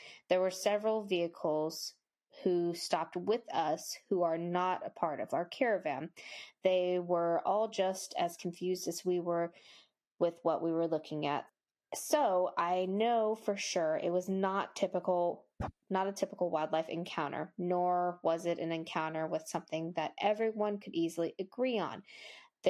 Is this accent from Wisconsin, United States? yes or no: no; Boston, Massachusetts, United States; Sorry. Yeah, I'm from Boston doing mushrooms. The only accent that I can do.